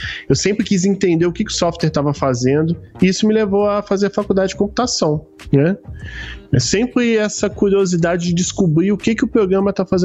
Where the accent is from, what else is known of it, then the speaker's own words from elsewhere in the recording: Rio de Janeiro, Brazil; eu pequenininho, eu nasci no Rio de Janeiro, né, na capital.